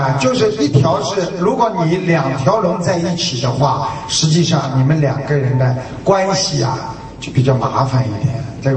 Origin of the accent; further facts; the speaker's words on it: China; 我们中国人有36计